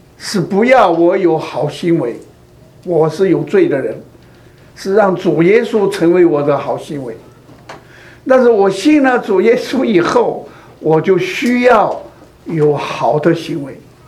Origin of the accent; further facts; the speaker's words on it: Sichuan, China; 你看看，我是四川人，我们四川人啊要做那个咸肉